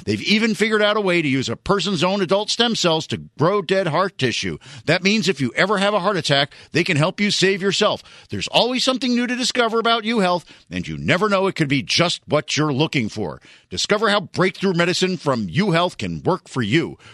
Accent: Miami, Florida, United States; I grew up in Miami. Most of my friends were in Miami. I moved away from when I graduated college, went to a couple of towns where I didn't really know anybody before I came back to Miami.

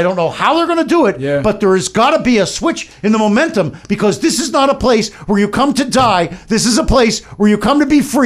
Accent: United States; I'm telling you, I'm an American, yeah. and I'm freaking embarrassed.

